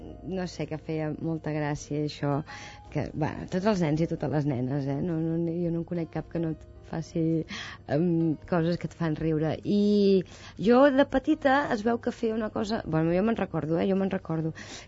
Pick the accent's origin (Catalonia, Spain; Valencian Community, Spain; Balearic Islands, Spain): Catalonia, Spain; Valls; I jo sóc de Valls, llavors allà hi havia una escola de ballet